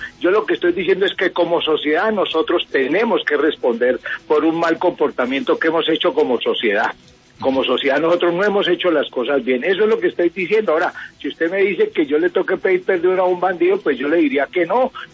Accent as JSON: {"language": "Spanish", "country": "Colombia"}